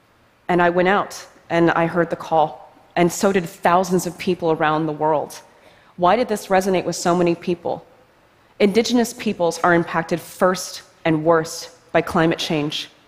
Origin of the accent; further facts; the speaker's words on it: International Falls, Minnesota, United States; born there; I'm Bear Clan from Kuching First Nation. I was born under the maple sapping moon in International Falls, Minnesota.